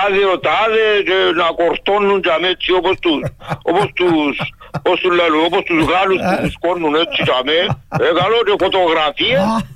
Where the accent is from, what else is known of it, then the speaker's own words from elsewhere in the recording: Greece; Εμείς σαν Έλληνες πάντα το έχουμε.